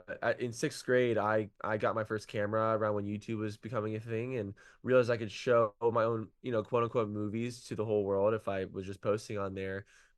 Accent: Dublin, Ohio, United States; also born or lived in Columbus; I'm from Dublin originally, went to Kauffman High School and born and raised in Columbus.

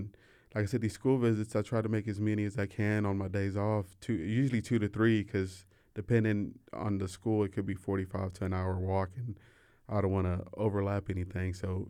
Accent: Waco, Texas, United States; I grew up in South Waco, but I'm a representative of Waco ISD

